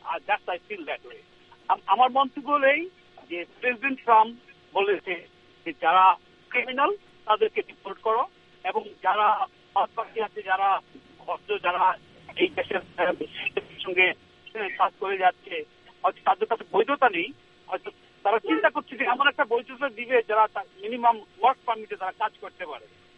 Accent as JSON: {"language": "Bangla", "country": "United States", "said": "আমি একজন আমেরিকান হিসেবে বলতে চাচ্ছি"}